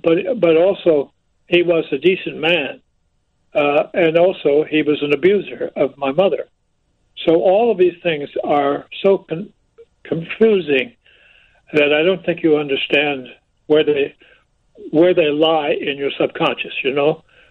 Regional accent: Arkansas, United States; I grew up in the Ozarks in Arkansas

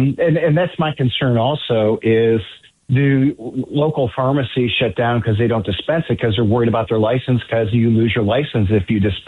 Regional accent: Great Bend, Kansas, United States; I grew up in Great Bend.

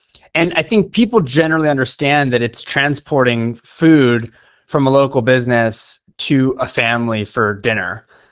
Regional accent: Los Angeles, California, United States; Yeah, we're from Los Angeles, where we have pretty much perfect weather all year

